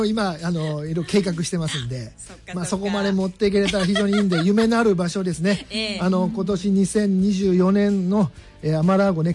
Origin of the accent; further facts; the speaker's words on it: Kanazawa, Ishikawa, Japan; 私は出身がですね、石川県金沢市生まれでして、まあ、金沢市育ちですね、まあ、雪国なんで